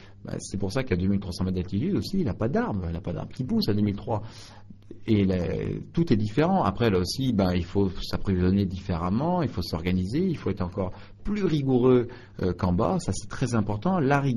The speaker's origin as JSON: {"language": "French", "region": "Auvergne-Rhône-Alpes", "country": "France", "said": "je suis fier d'être Savoyard aujourd'hui."}